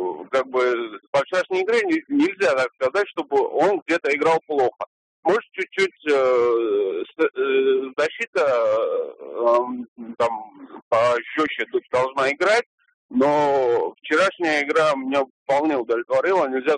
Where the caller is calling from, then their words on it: Moscow, Russia; я звоню из Москвы.